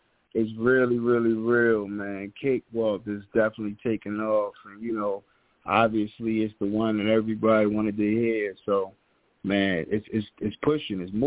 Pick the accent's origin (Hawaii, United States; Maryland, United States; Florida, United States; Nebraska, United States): Maryland, United States; Baltimore; man, born and raised in Baltimore City. Shout out to my city.